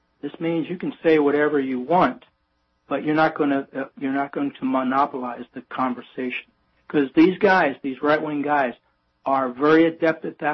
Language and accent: English; United States; now in Germany; And here I speak German fluently, and I'm an American, as you can probably tell by the way I talk.